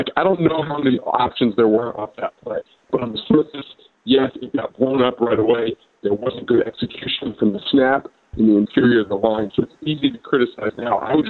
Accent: New Jersey, United States; growing up in New Jersey, there's a lot of Michigan people.

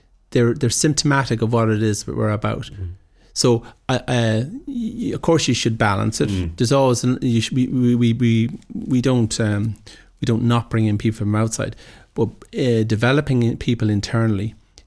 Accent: Ireland; As Irish people, we're not always great at it.

